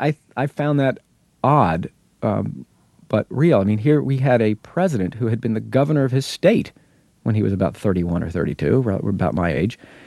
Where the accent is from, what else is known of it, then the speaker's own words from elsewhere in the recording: Bible Belt, United States; I'm a Catholic. He's a Baptist. I grew up in the Bible Belt.